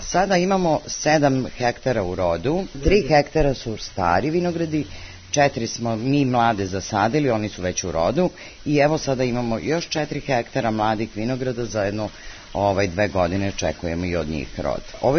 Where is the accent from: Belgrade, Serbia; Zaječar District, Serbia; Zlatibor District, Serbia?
Zaječar District, Serbia; Zaječar; now in Rajac, Serbia; Ja sam iz Zaječara, nikakvih dodirnih tačaka sa vinogradarstvom